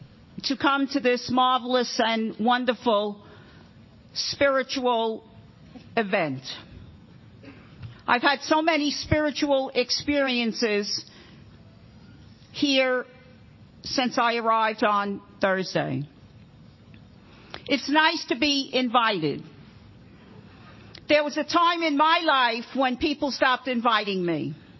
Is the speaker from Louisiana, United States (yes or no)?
no; Bronx, New York, United States; I come from a place called the Bronx. The Bronx is famous for the fact that the people born and brought up in the Bronx are the only people in the world who can say, I don't have an accent.